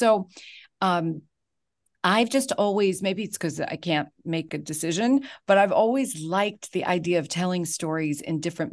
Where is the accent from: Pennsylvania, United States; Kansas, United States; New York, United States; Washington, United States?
New York, United States; Brooklyn; I grew up in Brooklyn, New York, and I always knew I wanted to be a journalist.